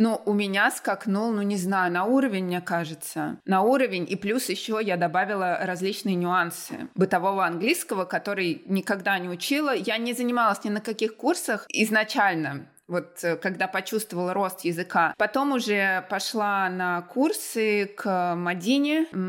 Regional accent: Russia

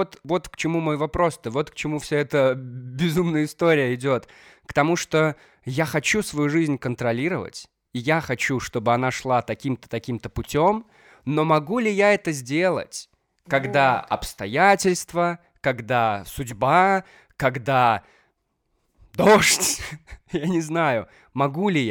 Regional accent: Molodechno, Minsk Region, Belarus; now in Minsk, Belarus; район, в котором я живу, Масюковщина, да, это направление к моему родному городу, к Молодечно.

